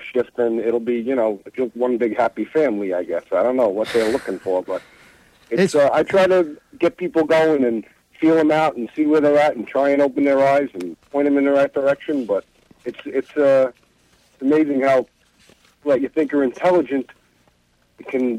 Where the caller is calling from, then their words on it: Smithtown, New York, United States; Smithtown.